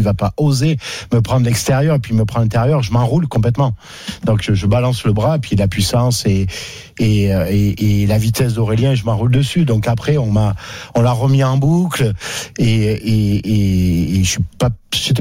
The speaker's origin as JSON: {"language": "French", "town": "Brive-la-Gaillarde", "region": "Nouvelle-Aquitaine", "country": "France", "said": "on passe par Brive, je suis de Brive"}